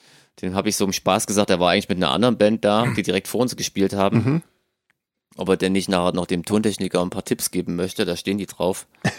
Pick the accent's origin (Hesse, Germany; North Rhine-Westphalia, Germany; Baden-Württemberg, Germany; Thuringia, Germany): Thuringia, Germany; Greiz; am nächsten Tag waren wir noch in so einer ganz kleinen Stadt nahe meiner Heimat in Kreiz. So, das ist so Vogtland oder Randvogtland.